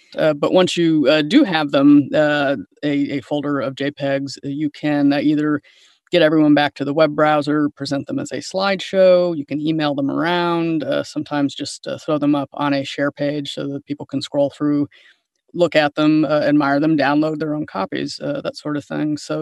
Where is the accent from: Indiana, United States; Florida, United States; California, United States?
Indiana, United States; I am from the Midwest, and so there's always some kind of playing card event after the meal.